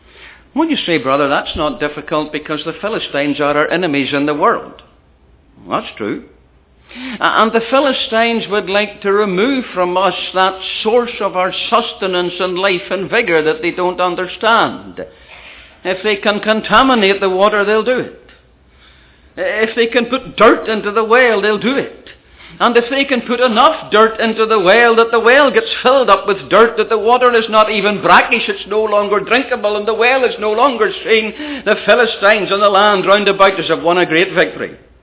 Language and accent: English; United Kingdom; back in the UK, in my home country, I'm not pointing the finger at North America, and it might arrive in England first.